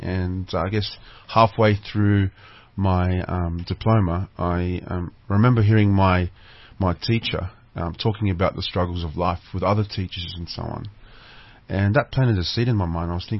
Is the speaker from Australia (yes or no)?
yes; Sydney, New South Wales, Australia; I'm from Sydney, Australia